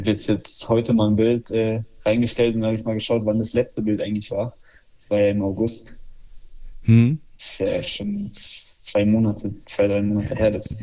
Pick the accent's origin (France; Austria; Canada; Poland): Poland; Essen auf jeden Fall. Also vor allen Dingen dann bei uns in Polen. Also da gibt es so viel zu essen, da kannst du nicht anders.